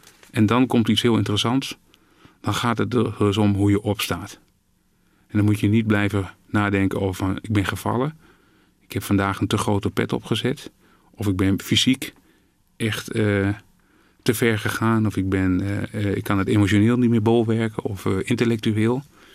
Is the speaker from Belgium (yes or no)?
no; Netherlands; toen werden wij pas ingevlogen als Nederlanders